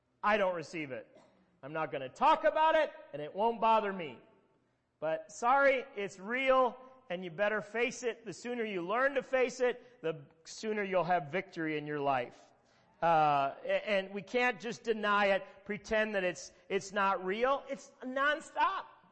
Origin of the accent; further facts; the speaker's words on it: Wisconsin, United States; now in Florida, United States; I'm from Wisconsin. I'm in Florida. No one knows details about my mother.